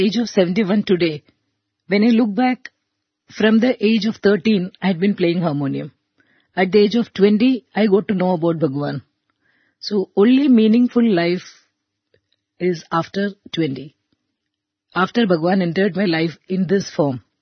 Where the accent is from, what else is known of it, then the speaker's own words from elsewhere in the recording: Mumbai, Maharashtra, India; I am from Mumbai.